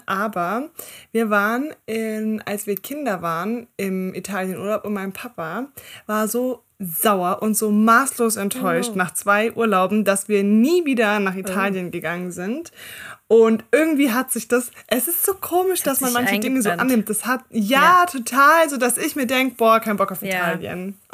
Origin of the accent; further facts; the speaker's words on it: Baden-Württemberg, Germany; Und ich bin Schwabe.